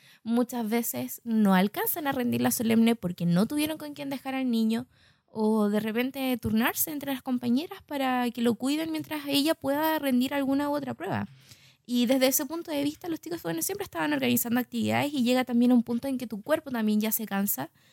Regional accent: Osorno, Los Lagos, Chile; vine también acá a montar a Osorno, mi ciudad natal.

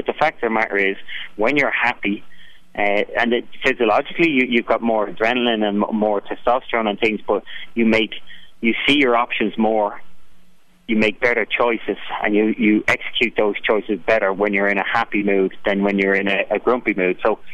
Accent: Ireland; growing up in Ireland

